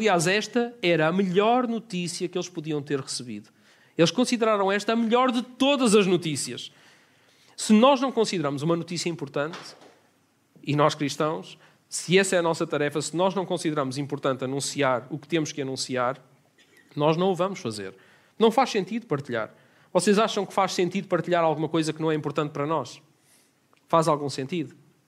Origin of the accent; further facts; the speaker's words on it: Vila Nova de Gaia, Norte, Portugal; Cresci em Gaia, lá no Norte.